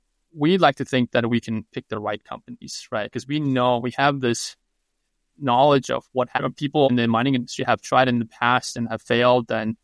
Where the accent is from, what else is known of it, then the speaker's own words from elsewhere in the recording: Mongolia; So I was actually born and raised in Mongolia during a very interesting time when Mongolia was going through this incredible change and disruption.